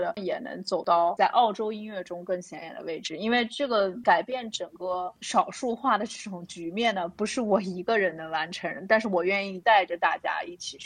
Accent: China; now in Australia; 而我觉得作为一个中国人的话，

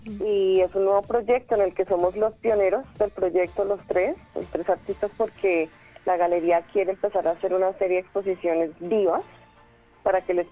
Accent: Colombia; que soy colombiana.

